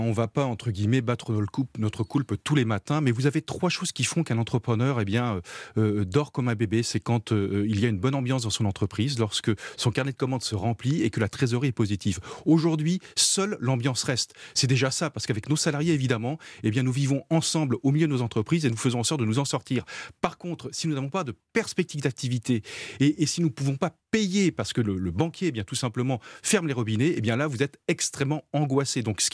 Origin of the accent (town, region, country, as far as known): France